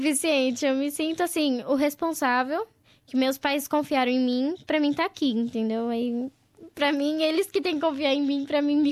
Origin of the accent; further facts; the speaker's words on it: Diadema, São Paulo, Brazil; Eu nasci em Diadema, São Paulo. Eu moro lá ainda.